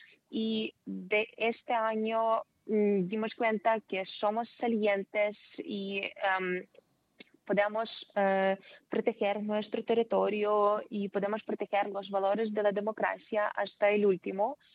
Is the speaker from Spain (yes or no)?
no; Ukraine; Spanish is a second language; nunca formaremos parte de Rusia, nunca lo formamos y nunca formaremos, y que somos ucranianos, europeos